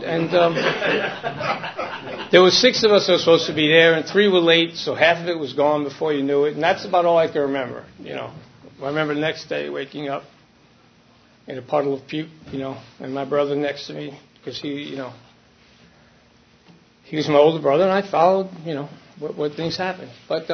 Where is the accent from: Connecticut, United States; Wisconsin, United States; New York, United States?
New York, United States; Brooklyn; But I grew up in Brooklyn, New York. 57 years ago.